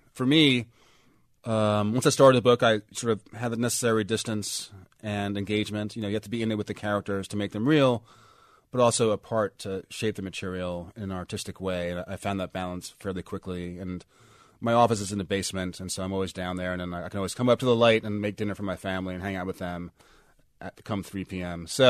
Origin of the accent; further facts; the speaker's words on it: New York, United States; Growing up in New York in the 80s